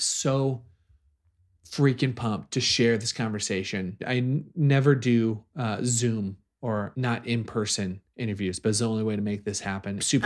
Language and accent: English; Midwest, United States; Like, I feel like growing up in the Midwest, if a place had it, you'd be like, I dare you to use the bidet.